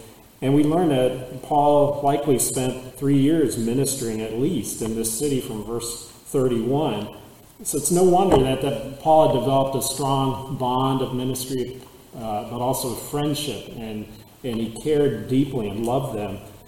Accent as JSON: {"language": "English", "country": "United States", "tie": "born or raised there", "said": "And we have the blessing to have been born and raised in America."}